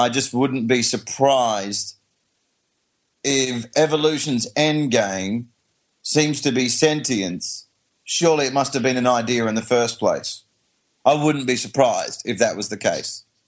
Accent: Australia; I was frightened that people would think I was stupid just because I'm Australian.

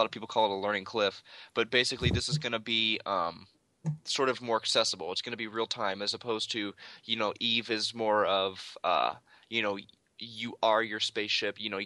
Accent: St. Louis, Missouri, United States; I mean, I'm from St. Louis, and he's like near Atlanta-ish.

